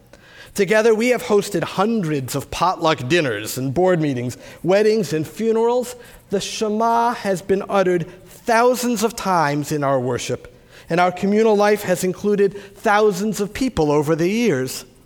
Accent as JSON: {"language": "English", "town": "Cleveland", "region": "Ohio", "country": "United States", "tie": "born or raised there", "said": "But they are my hometown team, and their history has been part of my life since I was a little kid."}